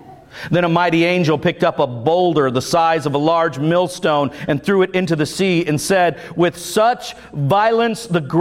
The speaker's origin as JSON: {"language": "English", "region": "Florida", "country": "United States", "tie": "born or raised there", "said": "I grew up in Florida. I spent my share of time on the beach and in the water."}